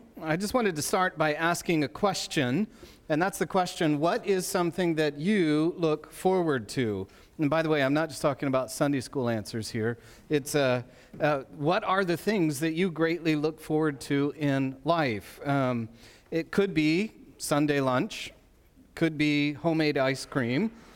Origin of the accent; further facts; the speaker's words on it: New Mexico, United States; also born or lived in Colorado; And then when I was about six, my family moved from Colorado down to the flatlands of eastern New Mexico.